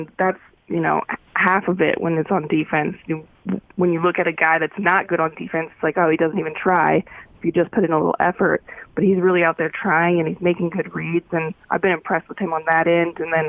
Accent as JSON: {"language": "English", "town": "Paradise", "region": "California", "country": "United States", "said": "And when I say I'm from Paradise, there's always kind of like this really bummer look on their face"}